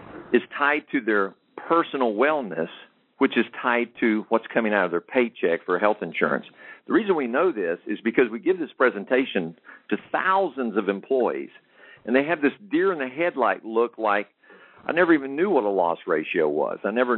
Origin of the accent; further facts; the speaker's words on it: Albany, Georgia, United States; a phenomenal gentleman out of Albany, Georgia, my hometown.